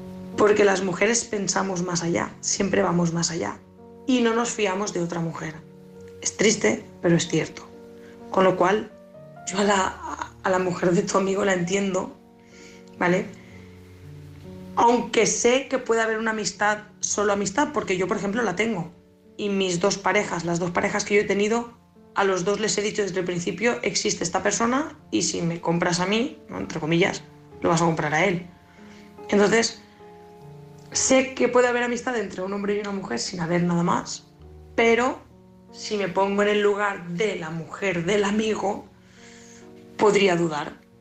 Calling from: Valencia, Valencian Community, Spain; corresponsal de Valencia.

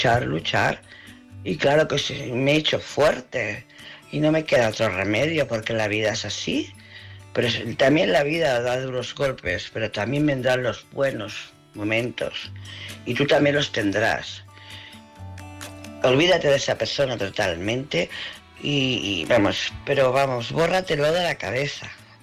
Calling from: Barcelona, Catalonia, Spain; de Barcelona.

